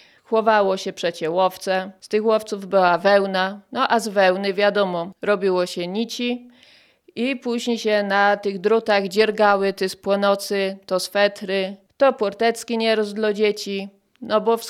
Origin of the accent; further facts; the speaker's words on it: Rzepiennik, Lesser Poland, Poland; Tak, ja jestem Rzepiocką z krwi i kości. Moje dziady, moi rodzice właśnie pochodzą tutaj z tych stron. Ja się tu urodziła, tu mieszkam.